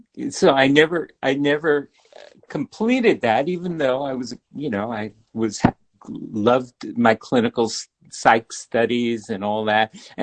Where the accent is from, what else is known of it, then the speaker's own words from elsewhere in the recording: New York, United States; I grew up in New York. I went to City College and NYU